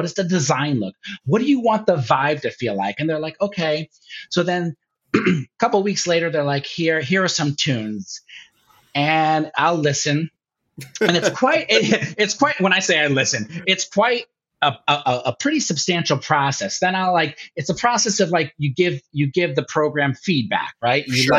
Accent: Durham, Connecticut, United States; or I would think I was in my hometown of Durham, Connecticut

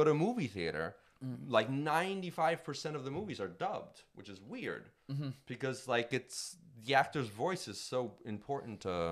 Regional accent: United States; now in France; I'm an American living in France.

